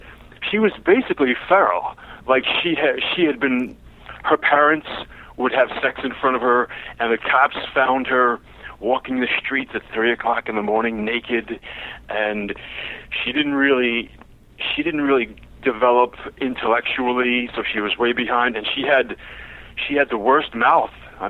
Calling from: New York, United States; No, actually, Long Island.

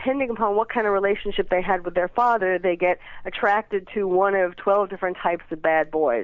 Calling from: Malibu, California, United States; From Malibu.

